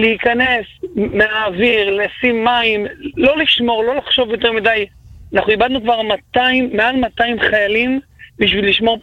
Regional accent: Bnei Brak, Tel Aviv District, Israel

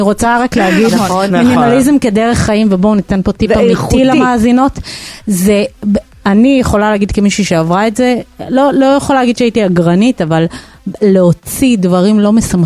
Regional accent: Jerusalem, Jerusalem District, Israel; לא, אני ירושלמית

